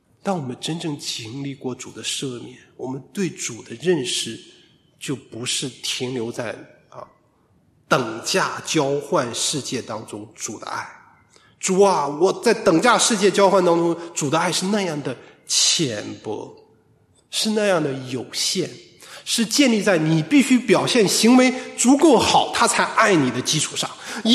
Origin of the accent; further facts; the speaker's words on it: China; 我们中国人其实应该比较多的懂这种东西